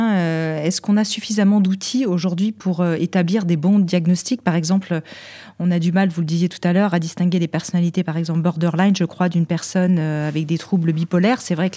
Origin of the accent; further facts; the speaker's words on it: France; Je parle en tant que Française, pardon.